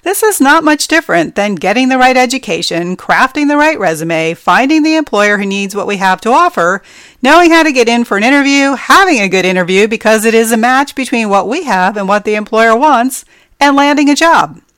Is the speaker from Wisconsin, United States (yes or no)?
no; New Jersey, United States; I grew up in New Jersey in an area where pretty much everybody had a bad attitude about life.